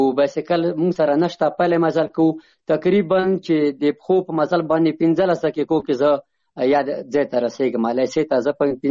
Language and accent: Pashto; Chamkani, Paktia, Afghanistan; زه د پکتیا ولایت څمکنی ولسوالۍ یم.